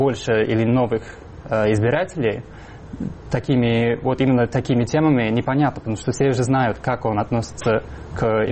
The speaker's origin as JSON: {"language": "Russian", "region": "New York", "country": "United States", "said": "Вот я сам из Нью-Йорка, например."}